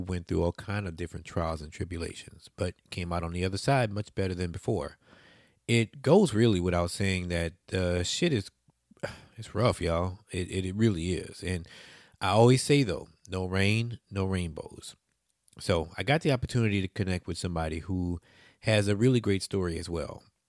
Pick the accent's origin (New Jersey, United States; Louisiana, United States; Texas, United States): Louisiana, United States; Plaquemine; back in my hometown of Plaquemine